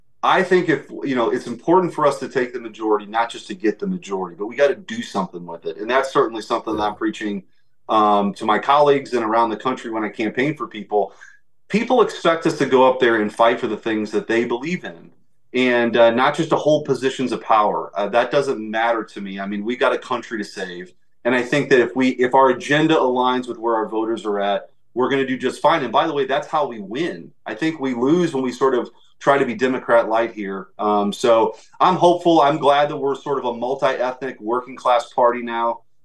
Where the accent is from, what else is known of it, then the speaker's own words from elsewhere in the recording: United States; I sure hope so as an American.